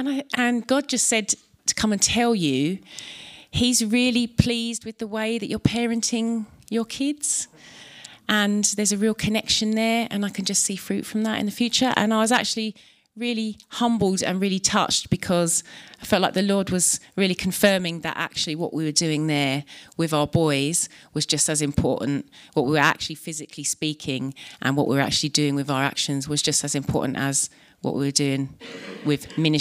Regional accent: Croydon, London, United Kingdom; I'm from Croydon. Planted Croydon Vineyard 10 years ago. I've got four boys.

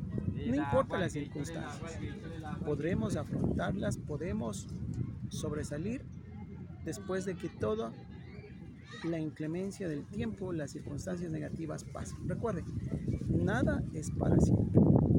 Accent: Quito, Pichincha, Ecuador; Bueno, acá en mi país, Ecuador, Quito, Ecuador, estamos experimentando lo que es el verano, un sol abrasador.

